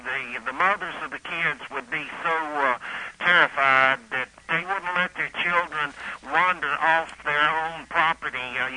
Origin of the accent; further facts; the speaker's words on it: Greensboro, North Carolina, United States; It's in Greensboro, my hometown.